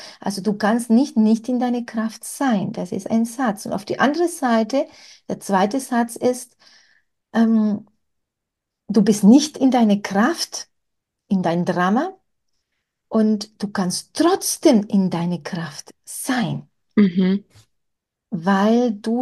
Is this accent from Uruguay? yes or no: yes; Uruguay; now in Mallorca, Spain; Ich komme aus Südamerika, ich wohne auf Mallorca in Spanien. Und wir haben, Südländer haben wir in Spanien, Italien, woher meine Familie kommt, Uruguay, wo ich geboren bin